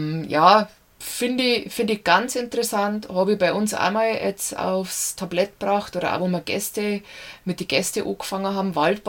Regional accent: Bavaria, Germany; bei uns in Bayern

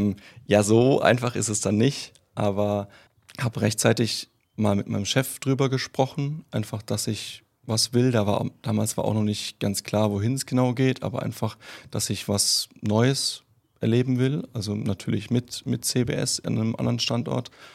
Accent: Heidelberg, Baden-Württemberg, Germany; now in Vienna, Austria; Genau, also ich komme auch ursprünglich aus Heidelberg, war immer hier in der Region irgendwo verwurzelt, bin es auch nach wie vor noch.

